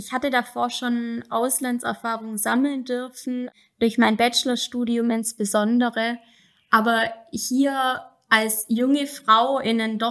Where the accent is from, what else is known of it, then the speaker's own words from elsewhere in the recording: Germany; ich bin in Deutschland christlich aufgewachsen, aber ich lebe hier mit einer muslimischen Familie